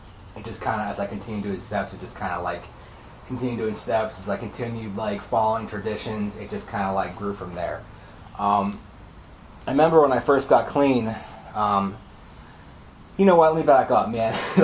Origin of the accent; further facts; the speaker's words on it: Pittsburgh, Pennsylvania, United States; Yeah, so I'm from Pittsburgh.